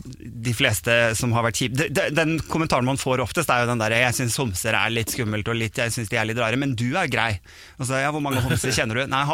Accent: Sandefjord, Vestfold, Norway; moved away as an adult; also born or lived in Bodø; now in Oslo, Norway; jeg er jo vokst opp i Sandefjord, og så er jeg egentlig nordfra da, som du nevnte. Ja. Jeg er fra Bodø, Kjerringøy i Bodø. Men da jeg da flyttet til Oslo som 18-åring

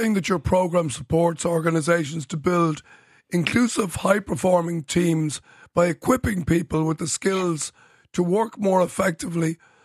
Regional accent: Ireland; As somebody who built a business with most employees not being Irish, I'm a huge supporter of this. In my day in business, there was a stage when there was only three of us in a business of over 300 people that were Irish.

